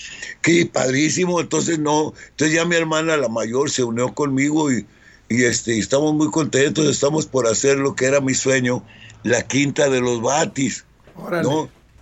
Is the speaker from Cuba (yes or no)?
no; Tijuana, Baja California, Mexico; born there; also born or lived in Mexico City; Tengo 25 años viviendo en la casa que nací aquí en Tijuana.